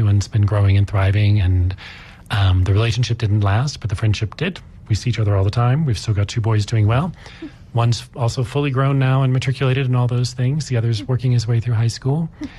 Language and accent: English; United States; I'm American. I grew up in a very small town, totally opposite from Joburg. We had 25,000 people. I grew up like literally on a bayou looking at cane fields across the street.